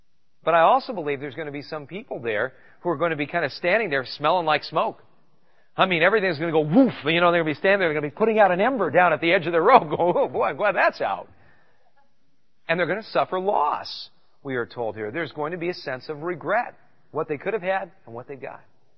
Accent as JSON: {"language": "English", "region": "California", "country": "United States", "tie": "born or raised there", "said": "I spent some time surfing growing up in California"}